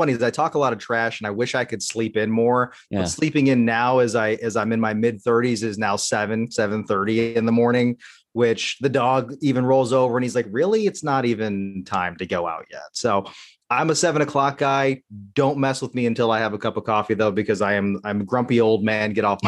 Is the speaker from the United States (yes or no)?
yes; Fort Lauderdale, Florida, United States; also born or lived in Buffalo; I grew up in Fort Lauderdale, and so that's always going to be home for me. I was born in Buffalo, but you know, I'm a warm-blooded creature, so stayed south of the Mason-Dixon